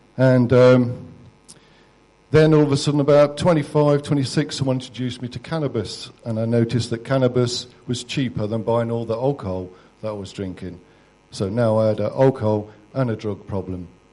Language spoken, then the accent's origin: English; Nottingham, East Midlands, United Kingdom; born there; I was born in Nottingham in City Hospital.